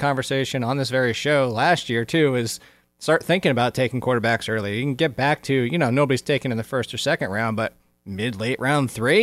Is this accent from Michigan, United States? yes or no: no; New Jersey, United States; But I grew up in New Jersey with the lead singer